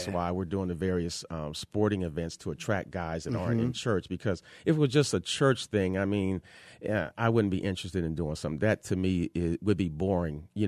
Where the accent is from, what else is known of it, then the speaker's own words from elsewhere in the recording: New Jersey, United States; No, man. I'm an East Coast kind of guy. I'm from New Jersey.